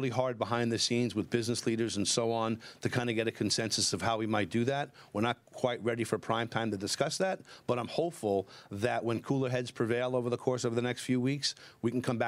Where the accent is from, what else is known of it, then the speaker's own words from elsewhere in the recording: New York City, New York, United States; It's part of my city. I'm a New Yorker for all five boroughs.